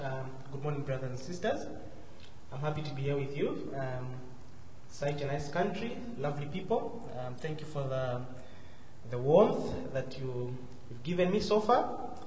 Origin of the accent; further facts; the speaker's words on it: Zambia; I grew up in Zambia. It's a neighboring country to Malawi. But my dad and my mom were all from Malawi.